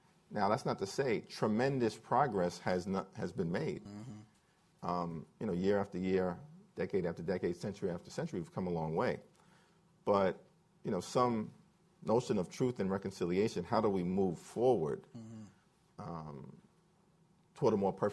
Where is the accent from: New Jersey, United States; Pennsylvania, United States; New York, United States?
New York, United States; I thought Chuck Schumer, my home state lead senator